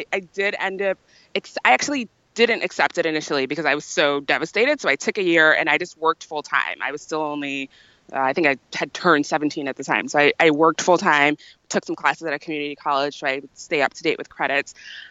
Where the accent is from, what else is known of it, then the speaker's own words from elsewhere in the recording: London, United Kingdom; born there; So I have a little bit of a unique situation because I have dual citizenship. I was born in London.